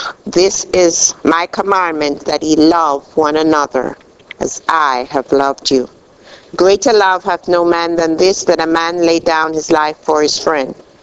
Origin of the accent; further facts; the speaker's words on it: Jamaica; I'm from Jamaica.